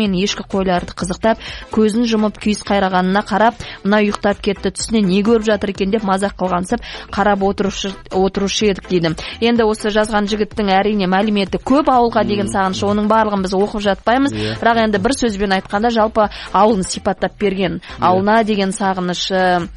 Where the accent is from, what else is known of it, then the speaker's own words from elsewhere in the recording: Almaty, Kazakhstan; also born or lived in Uzynagash; Ұзынағаш селосына дүниеге келдік. 89 ба, 86 жылдар мекен, қателеспесем, 89 жылы. Біз осы Ақсай ықшам ауданында тұрдық, сол жерде үй алып жаңағы.